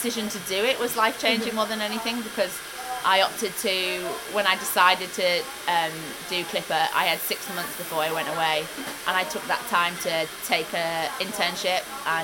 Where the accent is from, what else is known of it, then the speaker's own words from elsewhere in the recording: Yorkshire and the Humber, United Kingdom; now in London, United Kingdom; So I'm from Yorkshire originally, but living in London